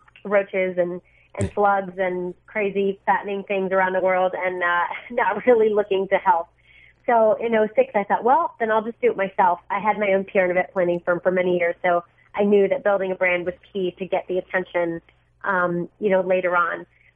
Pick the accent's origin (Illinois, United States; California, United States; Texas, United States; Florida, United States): Florida, United States; Miami; also born or lived in Colombia; I love the stuff that I grew up with. I grew up in Miami, and I was born in Colombia, so I love food.